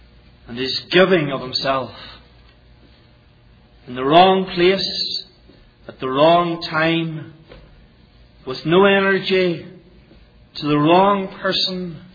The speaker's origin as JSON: {"language": "English", "country": "Ireland", "lives_now": "Scotland, United Kingdom", "said": "I can say that as an Irishman ministering in Scotland."}